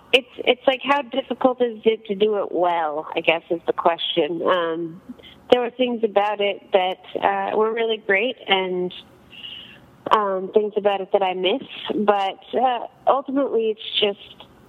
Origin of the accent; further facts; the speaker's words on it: United States; I haven't spent that much time in Europe, so it's interesting to experience it as an American for the first time in a lot of places